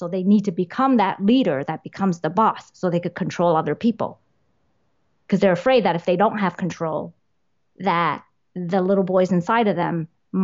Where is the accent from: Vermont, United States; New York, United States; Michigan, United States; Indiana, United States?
New York, United States; I was shamed so much for being Asian as growing up in New York